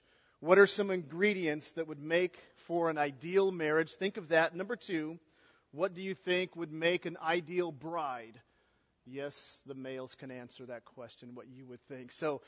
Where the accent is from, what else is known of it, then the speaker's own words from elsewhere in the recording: California, United States; I don't know why he told you, bro, I'm from California. That usually is a strike against me.